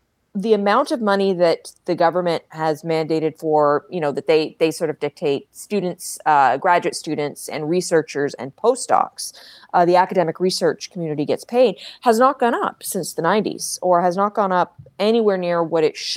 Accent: Ontario, Canada; I'm originally from Ontario

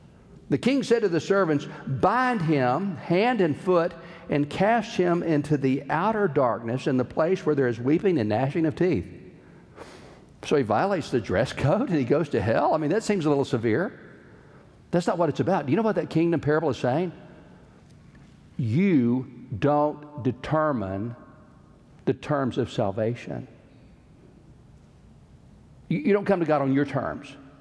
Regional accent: Alabama, United States; I'm from Alabama, I told him, and I just didn't realize you had to have a coat and tie.

